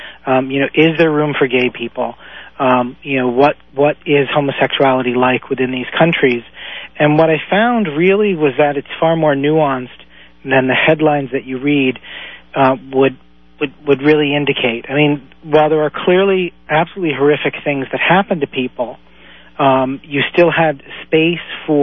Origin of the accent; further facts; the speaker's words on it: New York, United States; I am a New Yorker. I lived through 9/11